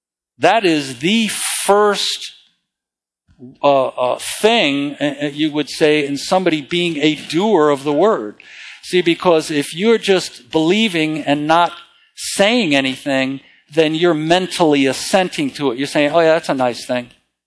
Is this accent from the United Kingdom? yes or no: no; California, United States; born there; also born or lived in Illinois; I came from... Well, I was born in California, and I lived in the Midwest. I lived in Illinois for a while.